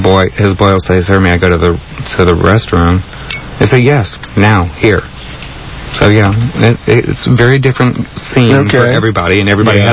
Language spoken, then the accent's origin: English; Texas, United States; born there; I was born in Texas.